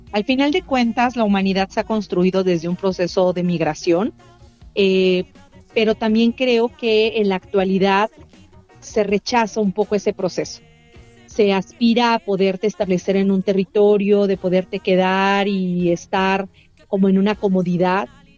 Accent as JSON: {"language": "Spanish", "region": "Oaxaca", "country": "Mexico", "tie": "born or raised there", "said": "también como una mujer zapoteca, creciendo en la ciudad, creciendo en la periferia de Oaxaca"}